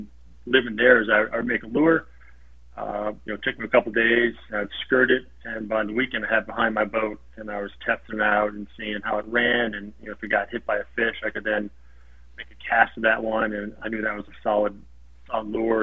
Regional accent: Ohio, United States; also born or lived in Louisiana / Hawaii; So I was born in Louisiana, graduated high school in Ohio, but I really don't have a lot of allegiance to either. Had some really formative years in Hawaii growing up

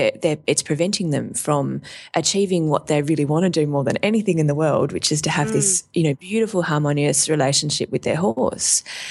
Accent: Australia; So just looking at visitors to the website, even though I'm Australian and the website is a .com.au web address, 40% of the people coming are from Australia.

